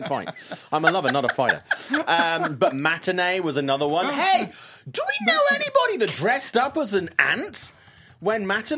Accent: Wales, United Kingdom; when I was a student, I was in my hometown of South Wales.

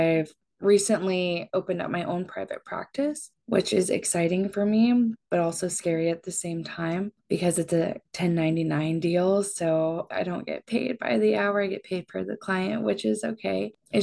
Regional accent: the South, United States; One, because like I'm from the South and mental health like did not exist down there.

